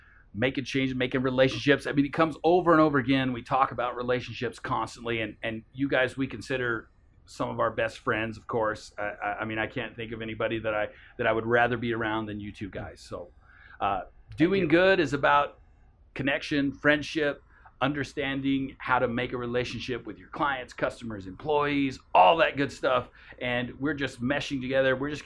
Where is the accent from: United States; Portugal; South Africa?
United States; Texas; Oh, which is, and me, I'm from Texas, and I say all the time, I love hot stuff.